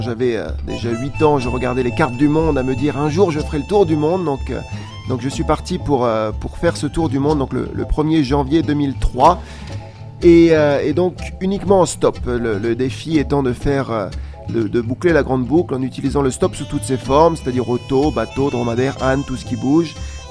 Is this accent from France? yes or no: yes; Strasbourg, Grand Est, France; mais je suis bien de Strasbourg